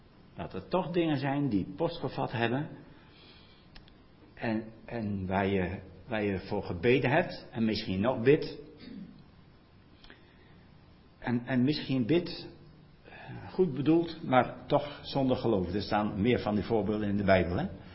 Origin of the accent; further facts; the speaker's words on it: Drenthe, Netherlands; accent: Drents; Niet zozeer over mijn Drentse dialect, wat ik dagelijks koeterwaal. Ja, wel leuk dat ik als Drent jullie taalles ga geven.